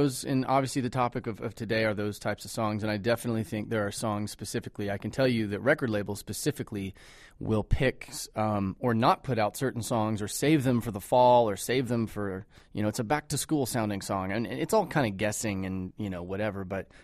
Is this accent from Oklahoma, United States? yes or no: yes; Oklahoma, United States; I grew up in Oklahoma